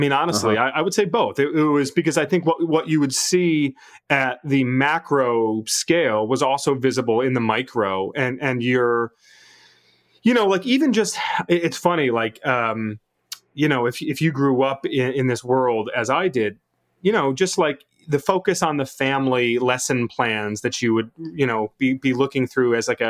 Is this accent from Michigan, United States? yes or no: yes; Michigan, United States; so I grew up in the Evangelical Presbyterian Church, the EPC, which is, you know, and in a small town, suburbs of Detroit, you know, it's a conservative white Republican town